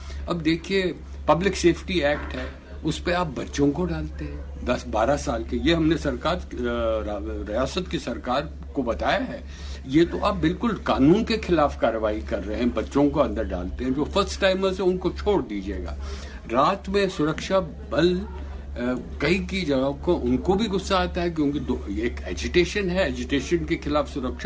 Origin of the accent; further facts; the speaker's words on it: Jammu and Kashmir, India; मैं भी कश्मीरी हूँ